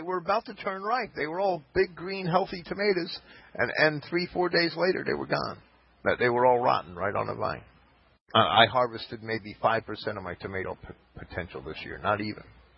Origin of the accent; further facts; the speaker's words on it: Jersey City, New Jersey, United States; also born or lived in Bayonne; because I grew up in Jersey City, right? And Bayonne.